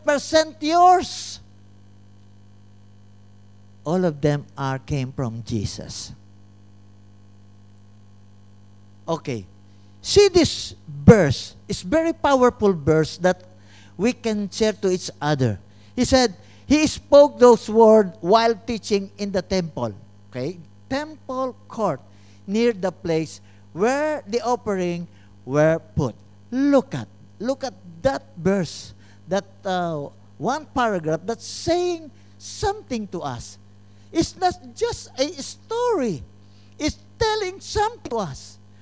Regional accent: Calabarzon, Philippines; now in United Kingdom; I am from the Philippines in the province of Cavite

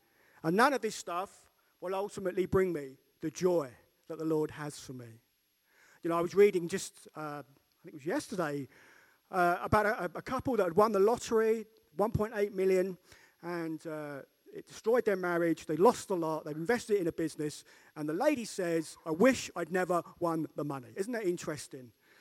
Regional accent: United Kingdom; And you might say, please, because we're British.

